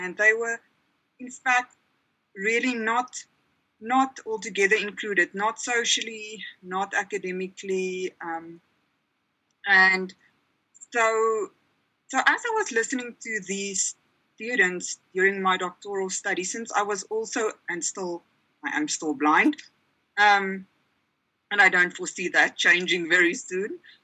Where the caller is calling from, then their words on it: Johannesburg, Gauteng, South Africa; So I am speaking from South Africa, from Johannesburg. It's not the prettiest place in South Africa, but that is where I got a job, so that is where I'm at.